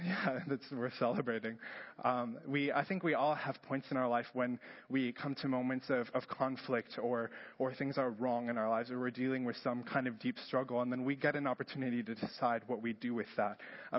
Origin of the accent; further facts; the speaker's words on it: Marshfield, Wisconsin, United States; I grew up here in Marshfield and going to this church.